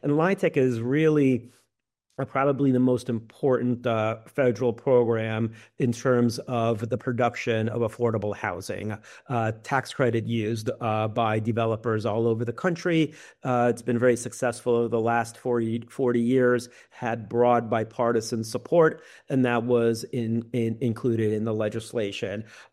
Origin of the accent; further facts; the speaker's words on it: Connecticut, United States; moved away as an adult; now in Washington, United States; I came to D.C. in 1996 to work for my hometown congressman, a moderate Republican from Connecticut named Chris Chase.